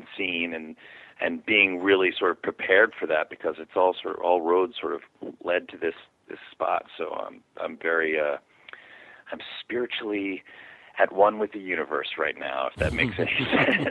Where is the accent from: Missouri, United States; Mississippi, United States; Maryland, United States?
Maryland, United States; Baltimore; where I grew up in Baltimore, how my parents grew up, and how they worked for every dollar